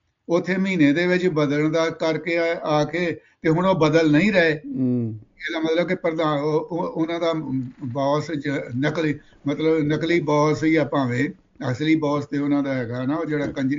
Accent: Punjab, India; ਅਸੀਂ ਸਾਡਾ ਪਿੰਡ ਲਾਸਟ ਹੈ ਅੰਮ੍ਰਿਤਸਰ ਜ਼ਿਲ੍ਹੇ ਦਾ, ਤੇ ਅਗਲਾ 1 ਮੀਲ ਤੇ ਗੁਰਦਾਸਪੁਰ ਸਿਰਾ ਹੋ ਜਾਂਦਾ ਹੈ।

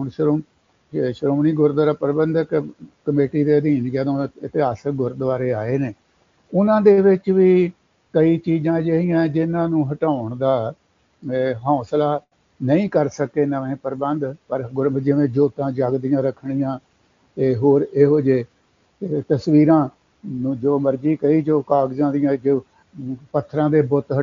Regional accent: Suro Padda, Punjab, India; ਉੱਧਰ ਗੁਰਦਾਸਪੁਰ ਅਤੇ ਅੰਮ੍ਰਿਤਸਰ ਜ਼ਿਲ੍ਹੇ ਦੀ ਹੱਦ ਆ ਇਸ ਪਾਸੇ ਮੇਰਾ ਪਿੰਡ ਆ ਸੂਰੋ ਪੱਡਾ

